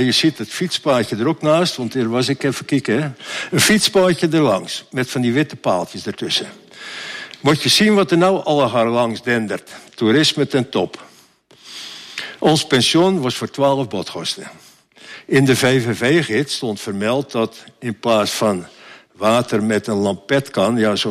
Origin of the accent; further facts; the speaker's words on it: Texel, North Holland, Netherlands; Nog steeds een beetje skeef op Tessel. Ik ben opgegroeid aan de Kolk en had een fijne jeugd.